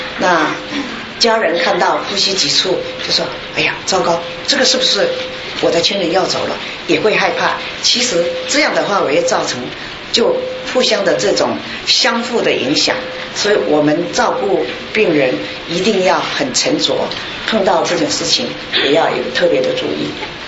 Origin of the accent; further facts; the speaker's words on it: Taiwan; 我是台湾人